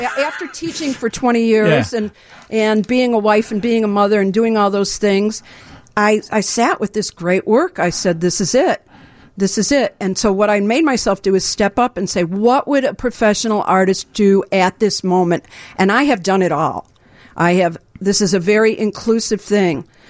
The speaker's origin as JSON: {"language": "English", "town": "Chicago", "region": "Illinois", "country": "United States", "tie": "born or raised there", "said": "I grew up in Chicago in Rogers Park."}